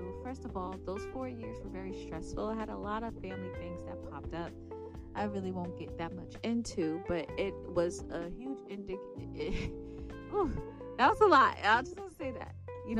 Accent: Boston, Massachusetts, United States; me having a job in the city, right, because I'm from Boston.

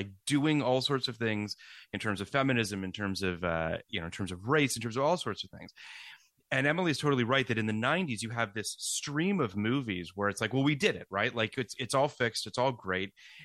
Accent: Toronto, Ontario, Canada; I grew up in Toronto, Michael.

